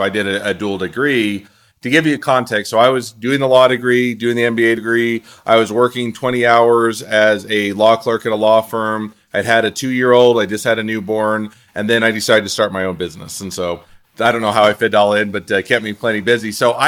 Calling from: Morgan, Utah, United States; So I'm in Utah, just north of Salt Lake City in a small town that's called Morgan, Utah. But yeah, just north of Salt Lake City.

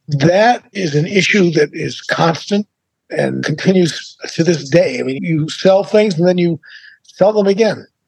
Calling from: Greenwich, Connecticut, United States; I am in Greenwich, Connecticut, in my house, and it is beautiful.

